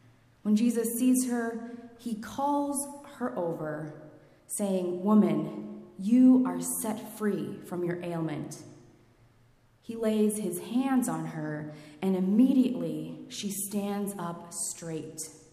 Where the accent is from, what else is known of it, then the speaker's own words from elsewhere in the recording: Kansas, United States; moved away as an adult; I grew up in Kansas, a small town on the Missouri River, but went off to college at age 18 at New York University